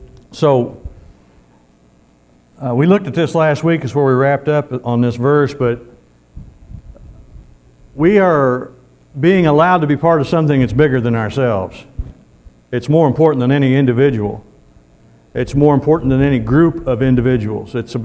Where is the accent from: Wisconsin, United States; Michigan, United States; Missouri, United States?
Missouri, United States; I'm originally from Missouri, the Show Me State.